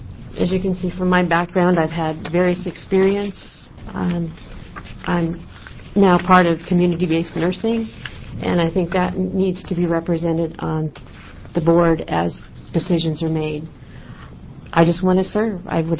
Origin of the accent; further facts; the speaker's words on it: Corvallis, Oregon, United States; I'm from Corvallis, licensed practical nurse.